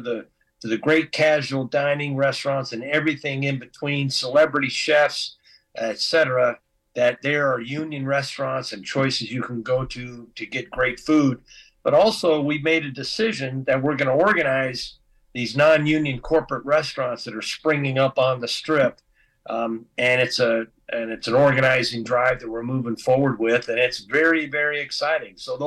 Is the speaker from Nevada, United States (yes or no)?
yes; Las Vegas, Nevada, United States; I was born and raised here in Las Vegas. My parents worked in the hotels. I worked in the hotels.